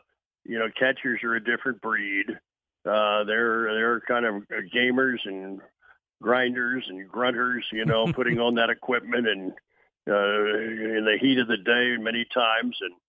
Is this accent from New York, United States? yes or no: no; Wilmington, Delaware, United States; Well, I grew up in Wilmington, Delaware. My dad was a high school history teacher and a baseball coach.